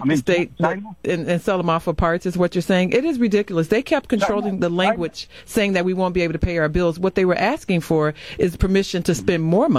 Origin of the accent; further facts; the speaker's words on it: Illinois, United States; But we're from Illinois. We're surrounded.